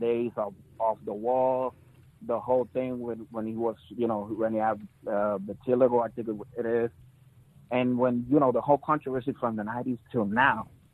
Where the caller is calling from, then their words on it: Puerto Rico; from Puerto Rico.